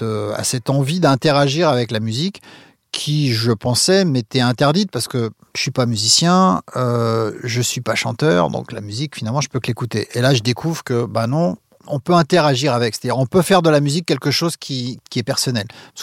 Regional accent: France; Bonjour, on est français, vous n'avez pas des disques pour nous, on est DJ.

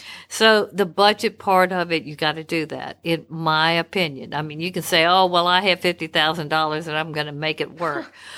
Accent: Louisiana, United States; I must confess, I'm from Louisiana. We like to dress

